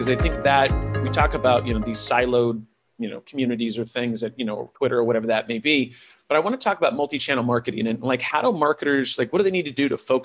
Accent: California, United States; I was raised by hippies in California. I do nothing but hug.

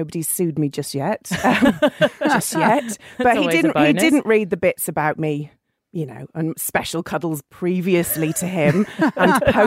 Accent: England, United Kingdom; I'm from England, so, you know, soccer, football's my thing.

